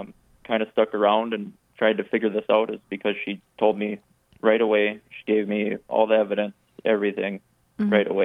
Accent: Duluth, Minnesota, United States; I'm from Duluth, Minnesota.

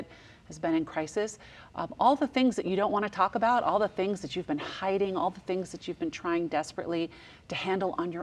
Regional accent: Washington, D.C. area, United States; And I grew up outside of Washington, D.C. So the family gathered for my brother's wedding.

